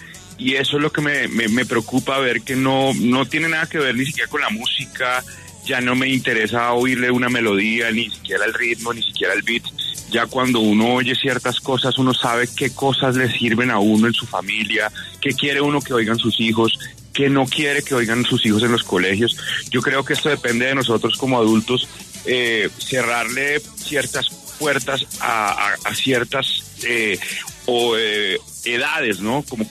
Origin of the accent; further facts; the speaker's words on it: Usaquén, Bogotá, Colombia; Yo nací en Usaquén, viví en Usaquén.